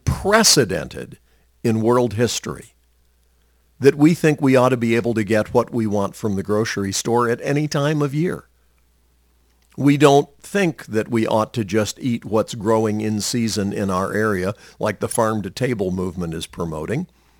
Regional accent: United States; But I'm an American, and I'm glad to be a citizen of this country and blessed to live here.

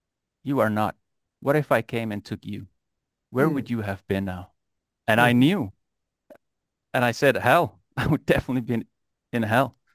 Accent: Namibia; also born or lived in South Africa; But I grew up in Namibia, beautiful country, not a lot of people. And then in South Africa.

